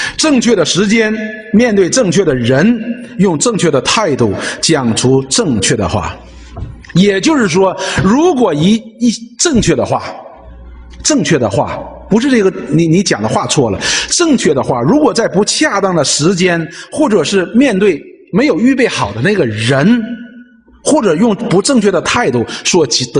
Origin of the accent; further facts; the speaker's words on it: Northeast China, China; 我说哎，我是个东北人，我这个人就是这么直率嘛，